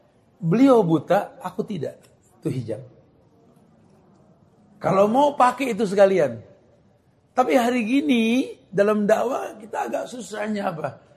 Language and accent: Indonesian; Jakarta, Indonesia; Saya kan gede di selatan, di daerah Kebayoran sana kan ya.